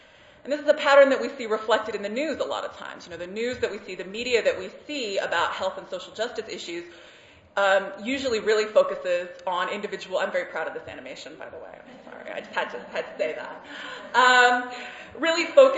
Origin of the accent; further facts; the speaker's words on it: Oakland, California, United States; Richmond is in Northern California near my hometown of Oakland